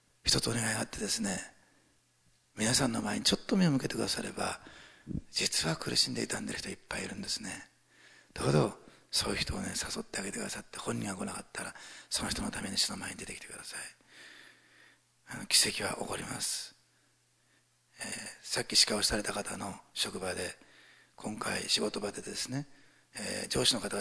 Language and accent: Japanese; Osaka, Japan; born there; 私、まあ大阪生まれだからですかね